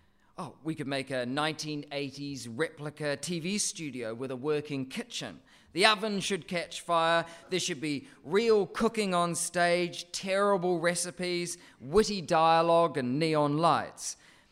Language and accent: English; Christchurch, Canterbury, New Zealand; when we performed it in my hometown of Christchurch, my mum was one of the ushers at the theatre.